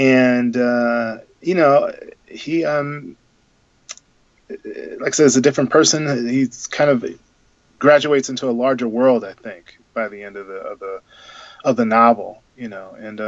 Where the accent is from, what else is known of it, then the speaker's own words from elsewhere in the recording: Missouri, United States; And so even though I'm from, you know, born and raised in Missouri and grew up very differently from Lolly